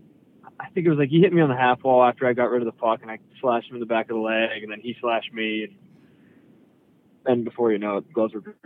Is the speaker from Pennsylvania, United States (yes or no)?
yes; Pittsburgh, Pennsylvania, United States; whenever I grew up in Pittsburgh watching him play